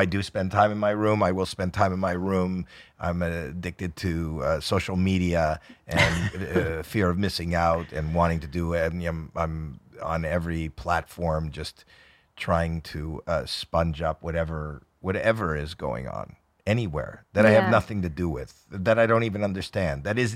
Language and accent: English; Canada; And I'm Canadian.